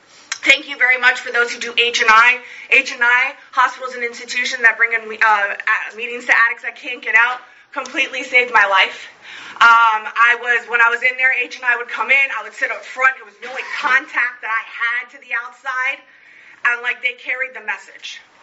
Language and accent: English; Florida, United States; I was born in Broward County, got raised in Broward County, got high in Broward County, and I got clean in Broward County.